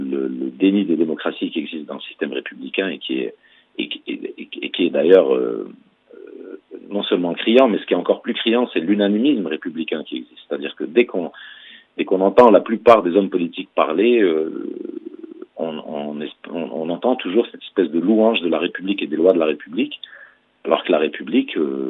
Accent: Algeria; Par exemple, chez nous en Algérie, défier la loi, c'est un principe naturel.

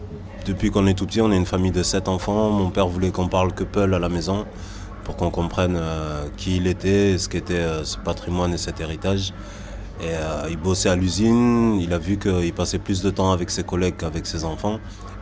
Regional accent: Bordeaux, Nouvelle-Aquitaine, France; also born or lived in Senegal; now in Paris, France; Je suis Peul Bordelais, j'ai grandi à Bordeaux, ça fait juste quelques mois là que je suis à Paris, et je suis né au Sénégal.

